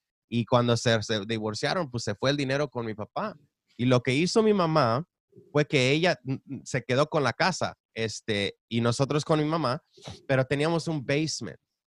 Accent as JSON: {"language": "Spanish", "town": "Nashville", "region": "Tennessee", "country": "United States", "tie": "born there", "said": "yo nací en Nashville, Tennessee. Mi familia es de México."}